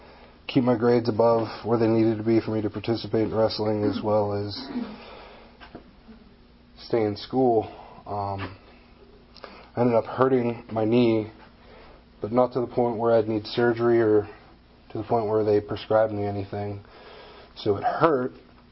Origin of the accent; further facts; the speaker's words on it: Indiana, Pennsylvania, United States; As I said, I grew up here in Indiana, Pennsylvania. Everybody pretty much knows everybody.